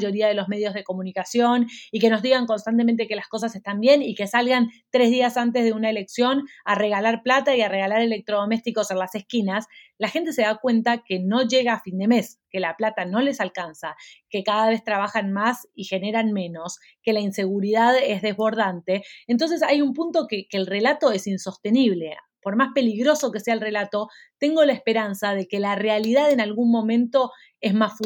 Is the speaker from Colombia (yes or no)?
no; Argentina; y Argentina, que es mi país de origen, es el caso que más conozco